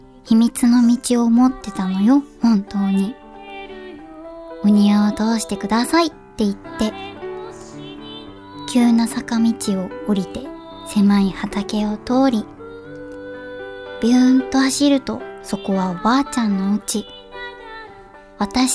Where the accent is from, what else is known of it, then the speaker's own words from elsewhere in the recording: Kagoshima, Japan; now in Tokyo, Japan; 私たちは、鹿児島出身です。で、今は私が東京で、一人で暮らしていまして、レイリンさんが鹿児島にいます。